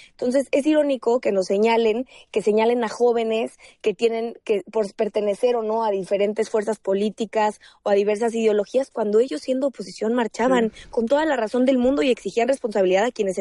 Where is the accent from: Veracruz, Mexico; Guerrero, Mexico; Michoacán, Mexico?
Michoacán, Mexico; que yo, por cierto, soy michoacana. Estaba yo en Michoacán